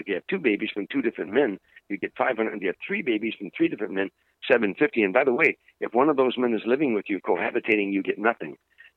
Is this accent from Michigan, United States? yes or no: no; Harvey, Illinois, United States; When I was growing up in Harvey, the mantra was this simple, very simple.